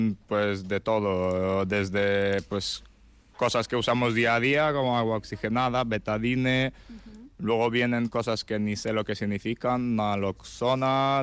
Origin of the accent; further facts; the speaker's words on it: Lviv, Lviv Oblast, Ukraine; Spanish is a second language; Soy de Lviv, es la parte que hace frontera con Polonia.